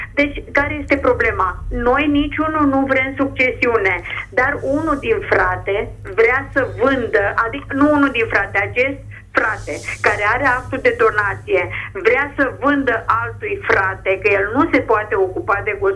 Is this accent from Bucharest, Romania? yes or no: no; Câmpulung, Argeș, Romania; sunt din Câmpul Mușcel